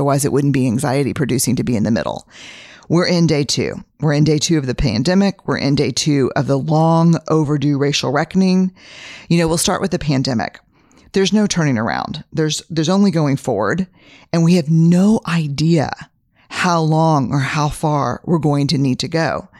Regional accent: Texas, United States; I'm a Texan, fifth generation.

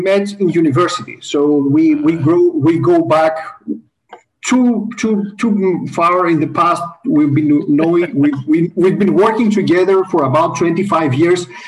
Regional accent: Greece; Well, I'm Greek, so I grew up in Greece.

